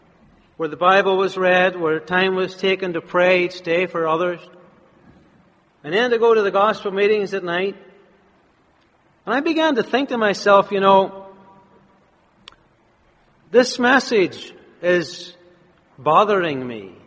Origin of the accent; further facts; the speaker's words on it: Ireland; growing up in Ireland, you know, the land of blessing is America.